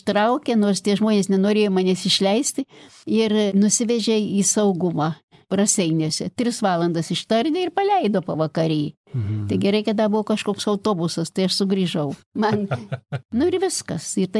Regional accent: Samogitia, Lithuania; aš esu tokia stačiokė, aš esu žemaitė.

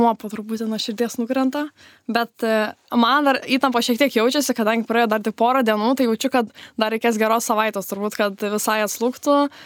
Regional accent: Klaipėda, Klaipėda County, Lithuania; now in Vilnius, Lithuania; Aš kaip prisistatinėju, tai taip jokingai sakau, kad šiaip esu iš Klaipėdos, gyvenu Vilniuje, bet studijuoju Kaune.

